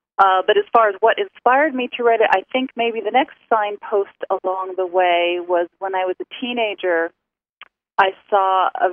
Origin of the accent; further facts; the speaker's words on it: New Jersey, United States; And I didn't even know what darkness was growing up in New Jersey.